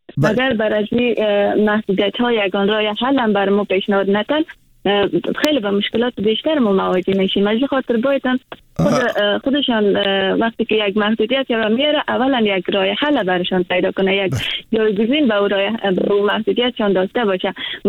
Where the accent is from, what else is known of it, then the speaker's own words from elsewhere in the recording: Afghanistan; خانم های شجای وطنم افغانستان